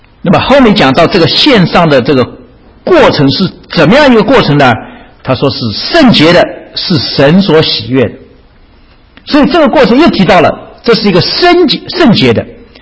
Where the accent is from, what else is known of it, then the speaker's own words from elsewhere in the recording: China; 尤其是我是觉得我们中国人那个脸面很重要，是不是？